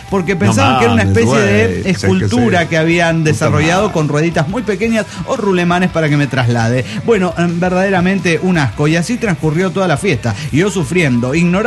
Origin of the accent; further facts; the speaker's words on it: Chiapa de Corzo, Chiapas, Mexico; de Chiapas, de Corzo, México.